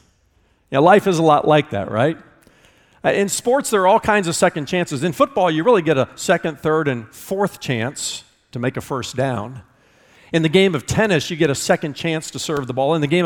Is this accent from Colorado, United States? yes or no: no; Indiana, United States; I'm from Indiana.